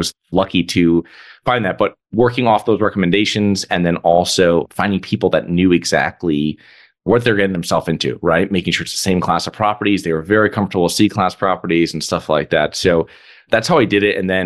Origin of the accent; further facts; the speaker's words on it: Connecticut, United States; moved away as an adult; Yeah, I'm originally from Connecticut. I'm originally from a small town.